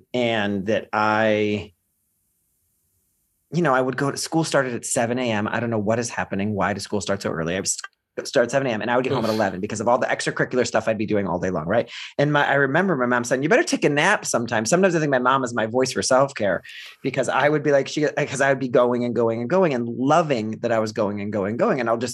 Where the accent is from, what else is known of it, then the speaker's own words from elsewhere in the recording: Ohio, United States; accent: Midwest; I don't want to paint the picture that we were, you know, my mother was struggling to get by. And there were the two of us. My dad lived in Philadelphia and we lived in Ohio.